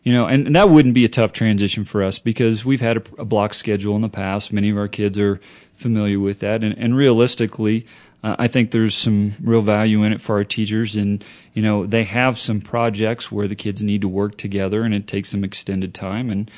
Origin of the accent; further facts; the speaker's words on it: Illinois, United States; You know, I'm from Illinois and you're from Virginia.